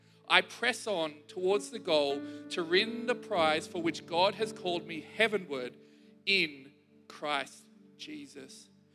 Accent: Canberra, Australian Capital Territory, Australia; I grew up in Canberra, and I'm one of those rare units who the capital has always been my home. It's always been where I grow up.

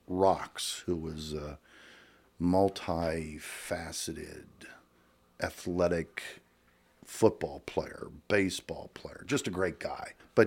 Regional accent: Meadville, Pennsylvania, United States; I was born and raised in Meadville, Pennsylvania, the far northwest corner. Pennsylvania, the snow country.

